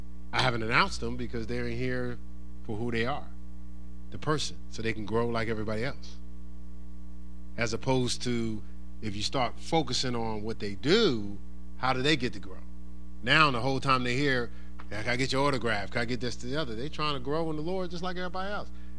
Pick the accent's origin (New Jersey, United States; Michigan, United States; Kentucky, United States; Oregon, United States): New Jersey, United States; Where I'm from, I'm from New Jersey, but I spent a lot of time in New York City because I worked in New York